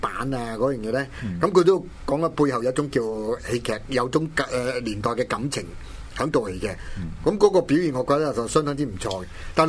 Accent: Hong Kong; 我哋香港人咧，即係其實除咗自己常用嘅語言之外，嗰度咧就第二語言啊，或者其他嘅語言咧，都多的是嘅

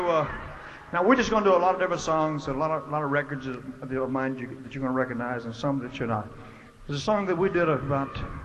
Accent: Georgia, United States; We're from Georgia, okay, it's over there.

